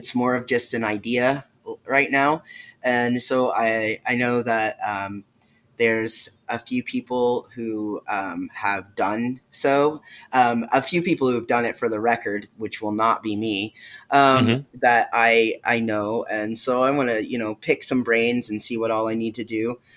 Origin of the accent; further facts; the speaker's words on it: Terre Haute, Indiana, United States; because I'm from Terre Haute. It's not where I live now.